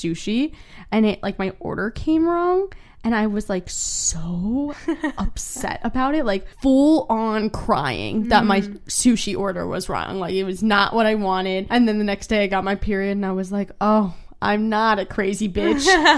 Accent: New York, United States; We grew up in New York.

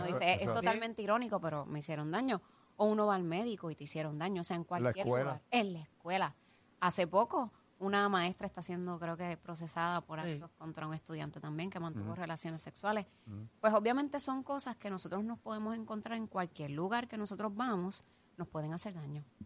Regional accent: Humacao, Puerto Rico; fue en mi pueblo, en Humacao, donde yo me crié.

